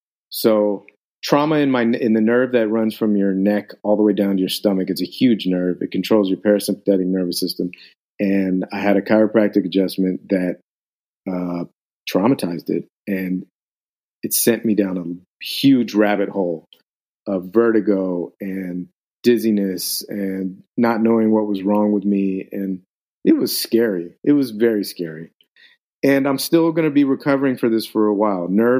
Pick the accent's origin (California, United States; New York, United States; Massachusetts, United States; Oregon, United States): California, United States; Los Angeles; oh, I grew up in Echo Park.